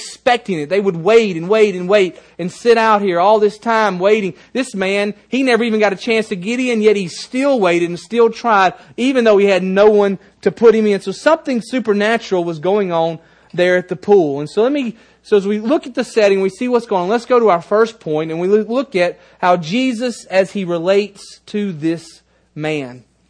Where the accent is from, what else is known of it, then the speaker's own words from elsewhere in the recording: United States; I'm not English, I'm American, but I speak English.